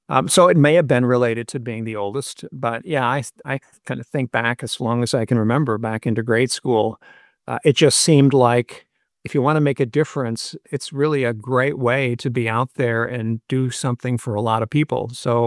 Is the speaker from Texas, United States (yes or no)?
no; Minneapolis–Saint Paul, Minnesota, United States; Well, going way back, I was born in the Twin Cities in Minnesota and raised mostly there.